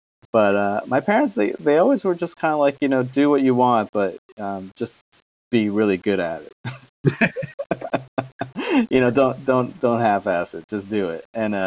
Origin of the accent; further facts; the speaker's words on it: New York City, New York, United States; I grew up in New York City, and there wasn't a lot of wildlife per se to look